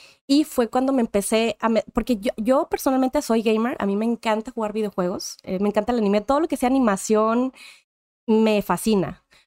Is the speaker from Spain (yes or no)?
no; Monterrey, Nuevo León, Mexico; born there; Yo soy nacida originaria de Monterrey, Nuevo León, México